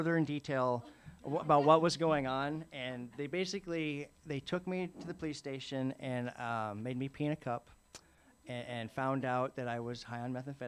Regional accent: Palos Verdes, California, United States; I grew up in Palos Verdes.

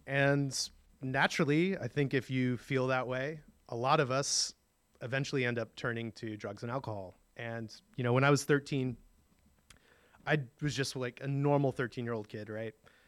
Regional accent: San Francisco, California, United States; So I grew up in San Francisco to my lovely, lovely mom right there.

